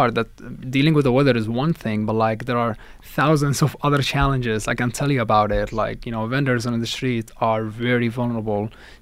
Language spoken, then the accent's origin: English; Egypt; now in New York, United States; I am also from Egypt.